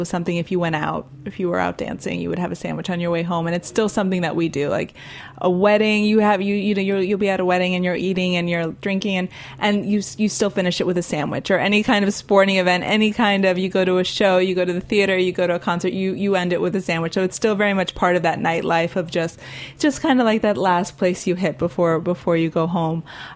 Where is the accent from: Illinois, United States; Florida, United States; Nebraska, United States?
Florida, United States; Miami; now in New York, United States; living in New York after growing up in Miami, not necessarily having like central air